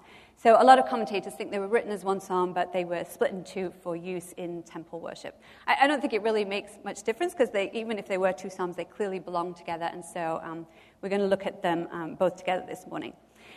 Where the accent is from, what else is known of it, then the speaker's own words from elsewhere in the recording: England, United Kingdom; I'm English, so it's extra hard for me.